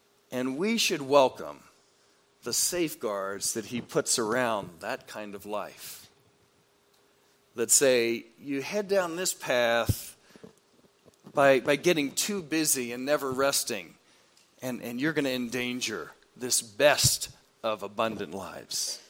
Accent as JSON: {"language": "English", "region": "Maryland", "country": "United States", "tie": "born or raised there", "said": "It could have been back home where I grew up in Maryland"}